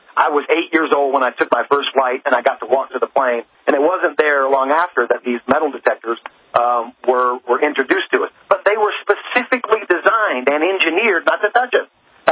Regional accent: Eagle River, Alaska, United States; I went on a vacation in the summer to my hometown of Eagle River, Alaska

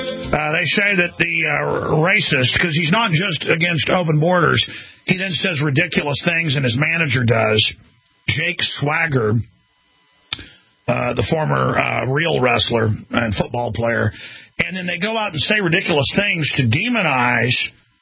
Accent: Dallas, Texas, United States; I grew up in Dallas, Texas, folks, around it all, okay?

